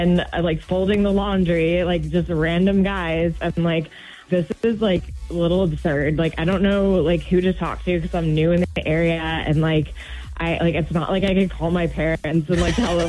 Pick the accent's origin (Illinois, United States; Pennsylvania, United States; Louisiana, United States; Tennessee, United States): Louisiana, United States; Shreveport; now in Baton Rouge, United States; Okay, well, like, I'm from Shreveport, and I just moved to Baton Rouge.